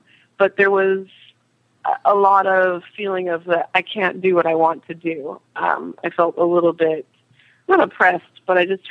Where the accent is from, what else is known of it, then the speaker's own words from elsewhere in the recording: Greece; I think people think because we come from Greece that automatically it's going to mean, oh, it's about government because they're Greek